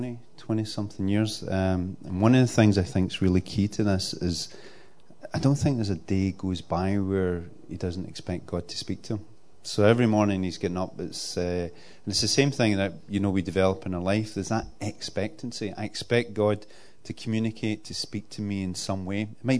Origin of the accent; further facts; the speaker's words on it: Glasgow, Scotland, United Kingdom; I'm a Glaswegian. Look at the size of me